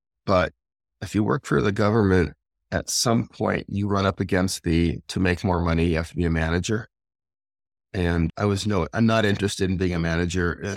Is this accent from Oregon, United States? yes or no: no; Calabasas, California, United States; Well, I was born through no fault of my own in California and grew up in essentially near Calabasas. This is Kardashian land now.